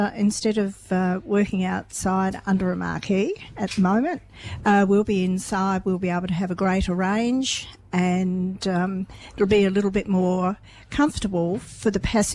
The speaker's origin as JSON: {"language": "English", "town": "Victor Harbor", "region": "South Australia", "country": "Australia", "tie": "born or raised there", "said": "I grew up here in Victor Harbour."}